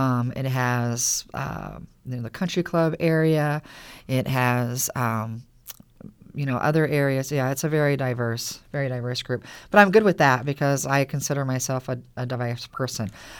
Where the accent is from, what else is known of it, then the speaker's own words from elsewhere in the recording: Macomb, United States; But Macomb is still home, and I enjoyed growing up in Macomb.